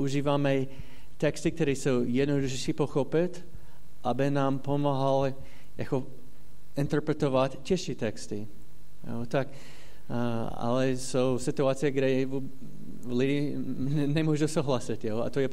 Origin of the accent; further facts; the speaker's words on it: United States; Czech is a second language; protože mluvím v slovenčině. Já jsem Američan, mluvím v češtině.